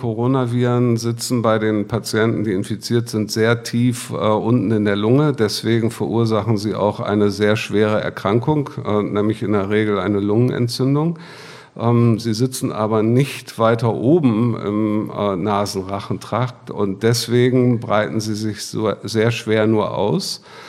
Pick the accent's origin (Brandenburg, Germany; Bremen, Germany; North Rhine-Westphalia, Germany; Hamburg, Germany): Bremen, Germany; ich komme aus Bremen. Habe dort auch mein Studium begonnen